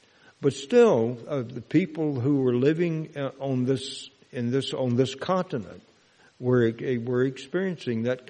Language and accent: English; Mississippi, United States; an older man from my hometown in Mississippi